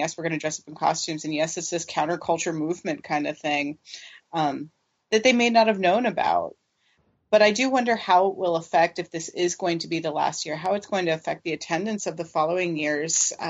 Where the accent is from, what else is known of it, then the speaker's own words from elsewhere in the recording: Florida, United States; I'm from Florida. I get a pass.